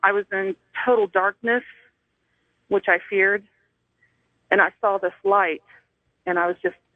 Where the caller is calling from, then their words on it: Kansas City, Missouri, United States; I'm calling from Kansas City, Missouri.